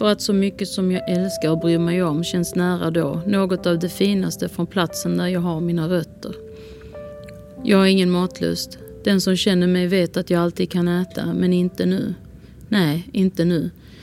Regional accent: Palestine; För jag är ju palestinier och jag har ju följt den där frågan ända sedan jag föddes.

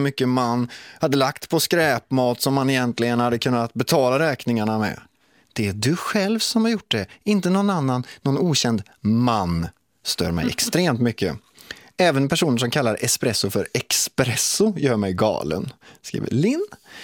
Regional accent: Trollhättan, Västra Götaland County, Sweden; Och jag skulle ta dig till min hemstad Trollhättan.

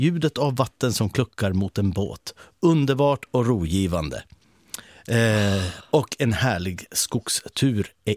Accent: Ilomantsi, North Karelia, Finland; Jag är från Ilomantsi, vi har björnfestivalen där varje sommar.

